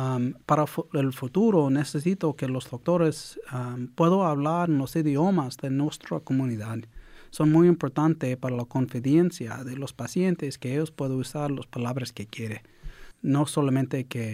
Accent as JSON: {"language": "Spanish", "town": "Fresno", "region": "California", "country": "United States", "tie": "born or raised there", "said": "Mi comunidad está aquí. Y mi hogar es este valle. Nací en Doleno durante el movimiento de campesinos. Y crecí en Fresno"}